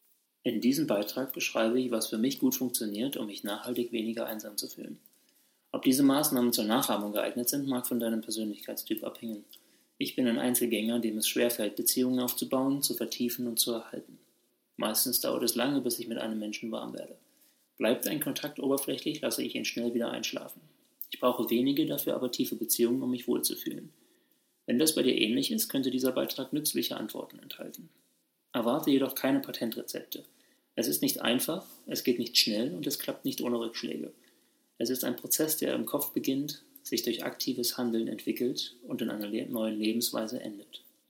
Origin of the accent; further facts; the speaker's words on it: Leipzig, Saxony, Germany; bin deshalb nach jahrelangem Reisen wieder in meine Heimat Leipzig zurückgekehrt.